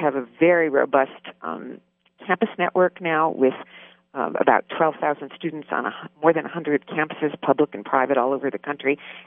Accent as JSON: {"language": "English", "town": "Cleveland", "region": "Ohio", "country": "United States", "tie": "born or raised there", "said": "I grew up in Cleveland, Ohio, went to public schools"}